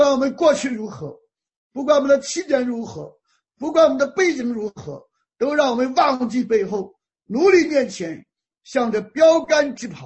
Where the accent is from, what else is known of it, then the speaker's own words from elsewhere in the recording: China; 我们中国人不喜欢这样。我们中国人说